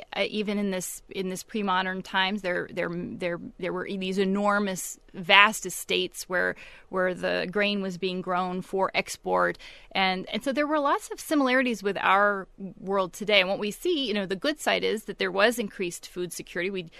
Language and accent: English; United States; But I was homesick for the States as an American